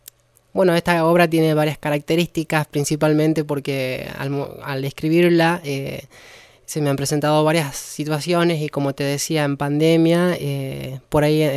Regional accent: Andalgalá, Catamarca, Argentina; La primera vez fue en Andalgalá, yo soy de Andalgalá y ahí estuve a cargo también del taller de teatro municipal.

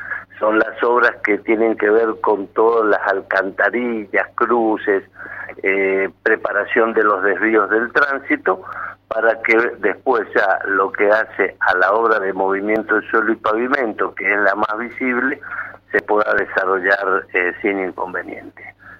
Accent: Argentina; a mí me duelen como argentino, no como peronista.

